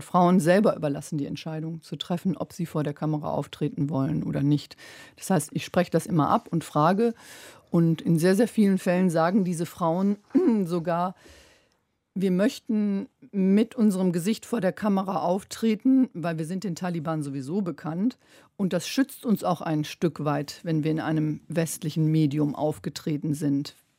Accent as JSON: {"language": "German", "town": "Krefeld", "region": "North Rhine-Westphalia", "country": "Germany", "tie": "born or raised there", "said": "Ich bin da geboren, aber aufgewachsen bin ich in Krefeld."}